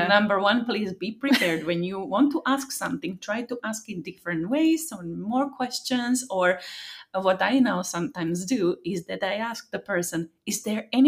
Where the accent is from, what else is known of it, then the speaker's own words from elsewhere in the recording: Slovakia; They speak Slovak because I'm from Slovakia